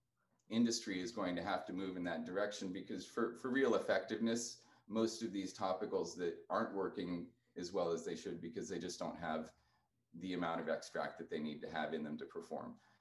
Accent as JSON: {"language": "English", "region": "California", "country": "United States", "tie": "born or raised there", "said": "that's going to premiere in California. That's my home state."}